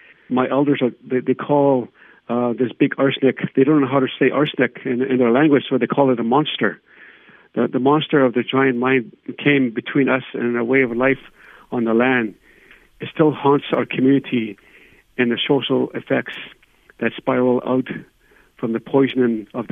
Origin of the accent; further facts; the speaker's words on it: Dilo, Northwest Territories, Canada; I was born and raised in Dilo, and I remember those days so well, so vividly. I grew up with in one of those two-bedroom shacks where there's no running water or sewer.